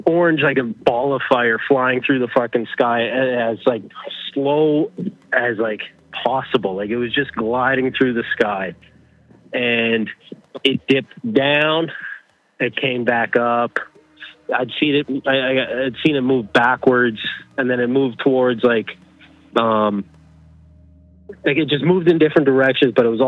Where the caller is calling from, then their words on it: Calgary, Alberta, Canada; calling from Calgary, Alberta.